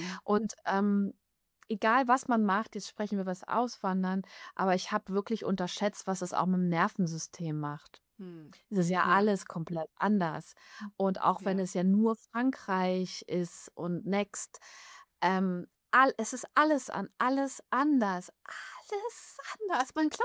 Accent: Hamburg, Germany; moved away; zu Hause in Hamburg nochmal war, zu Besuch in meiner alten Heimat.

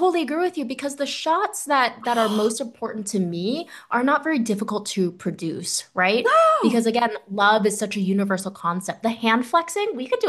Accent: South Korea; English is a second language; also born or lived in United States; now in Portugal; I am Korean. I lived in the US, obviously my accent.

